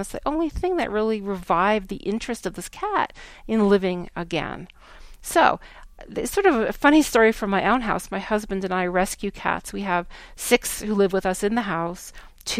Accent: Virginia, United States; I'll give you an example from my home state of Virginia.

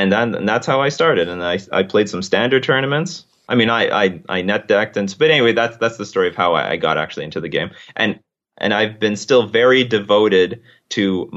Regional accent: Winnipeg, Manitoba, Canada; Yeah, I am. This Arctic wasteland, the middle of nowhere.

